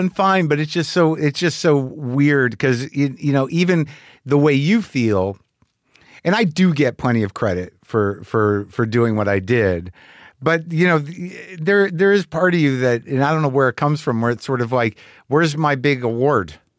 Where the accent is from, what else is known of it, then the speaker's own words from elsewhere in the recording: New Mexico, United States; But, I'm from New Mexico. Jersey roots.